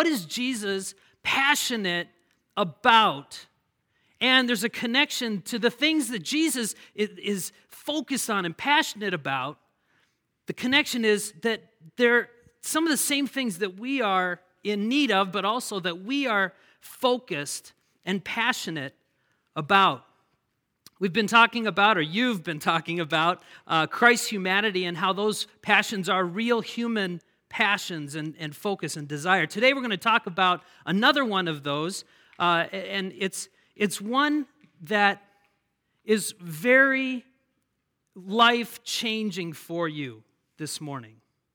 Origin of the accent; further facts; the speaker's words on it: Minnesota, United States; I'm from Minnesota